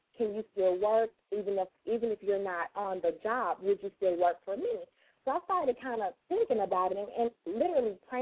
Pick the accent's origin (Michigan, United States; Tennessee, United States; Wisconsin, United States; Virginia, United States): Tennessee, United States; Memphis; Y'all know I'm from Memphis, so I had to get it out.